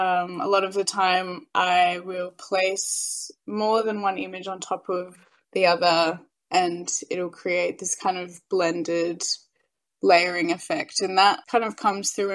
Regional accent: Victoria, Australia; now in Melbourne, Australia; I'm a proud Pitta Pitta woman, but born and raised on Wadawurrung country on the Surf Coast. I'm currently living on Wurundjeri country in Melbourne. So sort of always been based down on Kulin land in Victoria, but my mob are from central Queensland, central West Queensland.

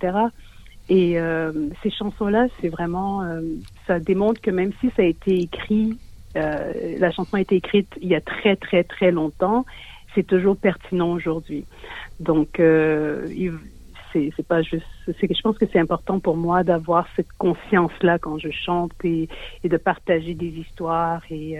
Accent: Montreal, Quebec, Canada; now in Australia; Donc, j'ai grandi à Montréal. Aujourd'hui, je suis montréalaise, donc French Canadian, comme on dit ici. Et ça fait environ 10 ans que j'habite en Australie. Je suis devenue australienne.

